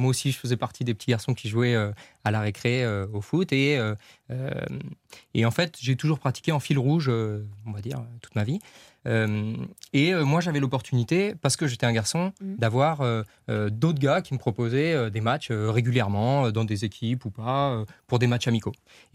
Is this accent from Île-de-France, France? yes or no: yes; Paris, Île-de-France, France; parce que je suis parisien